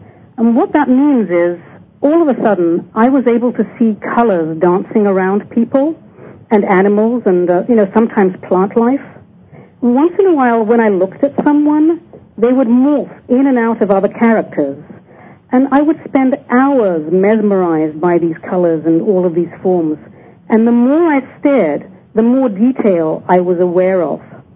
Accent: London, United Kingdom; I guess I was about 4 years old in London. I grew up in London, England. And I have a very vivid memory of being in my back garden there in suburban London

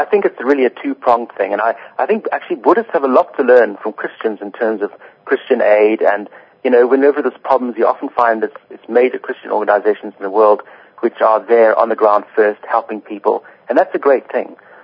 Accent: Zimbabwe; I come from Zimbabwe. That's my native home.

